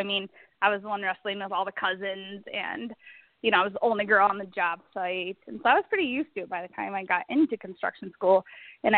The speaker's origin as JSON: {"language": "English", "town": "Rice Lake", "region": "Wisconsin", "country": "United States", "tie": "born or raised there", "said": "Well, as you said, I'm from Rice Lake, Wisconsin. I've pretty much lived here my whole life."}